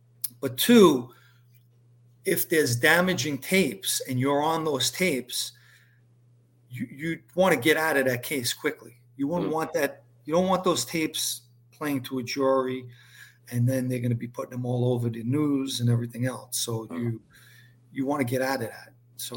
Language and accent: English; Ozone Park, New York, United States; also born or lived in Howard Beach; I didn't. I grew up in Ozone Park and Howard Beach